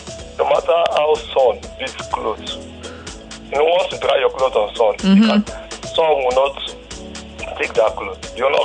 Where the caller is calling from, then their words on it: Ojo, Lagos, Nigeria; I'm calling from Ojo.